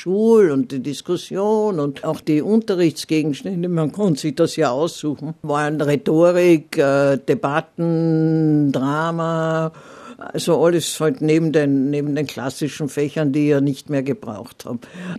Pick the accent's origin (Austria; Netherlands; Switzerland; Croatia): Austria; Carinthia; born there; also born or lived in Vienna; Ich war Jahrzehnte dann in Wien und ja, eigentlich als Kärntnerin geboren.